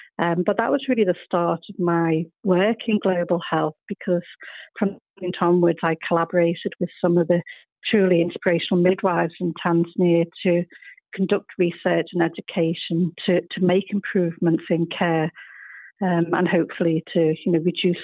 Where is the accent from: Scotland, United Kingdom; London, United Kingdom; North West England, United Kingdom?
North West England, United Kingdom; Liverpool; growing up in Liverpool, you know, I think, you know, Liverpool as a city has always been proud